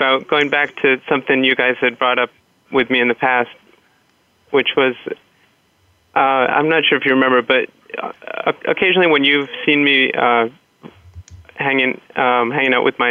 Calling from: New York City, New York, United States; I'm calling from New York City in my office.

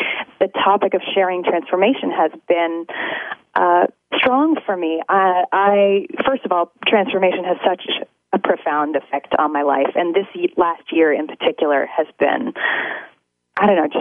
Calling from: Brooklyn, New York, United States; From Brooklyn, New York.

